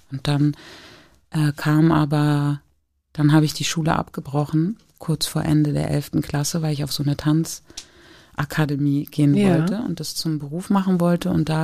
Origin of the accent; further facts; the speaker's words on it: Berlin, Germany; Also ich bin da gerade zurück nach Berlin gezogen mit meiner Mutter und meiner Schwester. Ich bin in Berlin geboren, da war ich kurz weg und dann ist meine Mutter zurückgezogen. Und wir sind in die Holsteinische Straße gezogen, in Wilmersdorf.